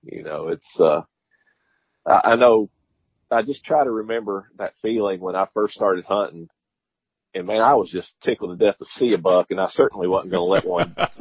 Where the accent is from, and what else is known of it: Kentucky, United States; now in Georgia, United States